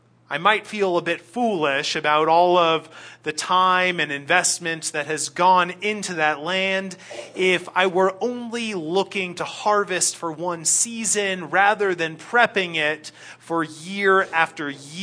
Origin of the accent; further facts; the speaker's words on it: California, United States; despite what I had come to expect growing up in California